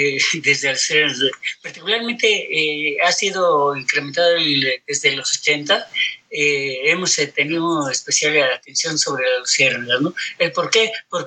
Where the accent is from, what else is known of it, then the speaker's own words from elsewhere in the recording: Mexico; están mal acostumbrados nosotros como mexicanos a irrumpir en la naturaleza